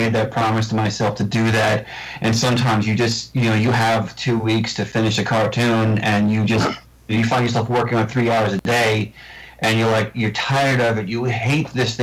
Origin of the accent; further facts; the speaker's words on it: New York, United States; accent: Long Island; I've tried incredibly hard to not sound like I come from Long Island, New York.